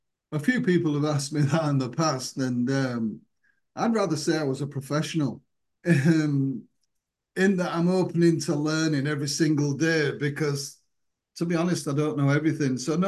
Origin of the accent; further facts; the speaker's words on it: Hull, Yorkshire and the Humber, United Kingdom; I covered up around my area of Yorkshire, out towards my hometown of Hull and around the area.